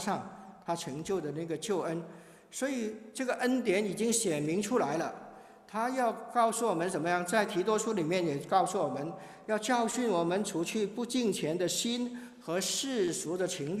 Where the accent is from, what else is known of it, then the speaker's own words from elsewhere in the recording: China; 我们中国人有一句话，日日为师终身为父